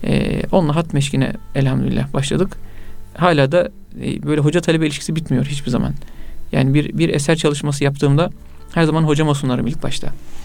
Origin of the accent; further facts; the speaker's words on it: Antalya, Turkey; İşte biz tabii büyüklerimiz ticaret vesilesiyle Eskişehir'e gitmişler. Biz orada dünyaya gelmişiz. Daha sonra yine başka bir ticari teşebbüsle Antalya'ya gelmişler. Hayatımız Antalya'da geçti aslen. Büyük bir çoğunluğuyla. Yani hafızlığım, efendim İmam Hatip okumam vesaire hep Antalya.